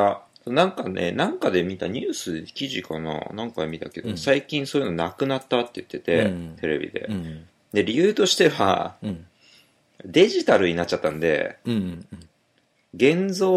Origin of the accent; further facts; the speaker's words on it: Shizuoka, Japan; 自分の場合は、静岡出身だったんで、やっぱ地震、なんかめちゃくちゃすごい地震起きるんじゃないかとか思ってた。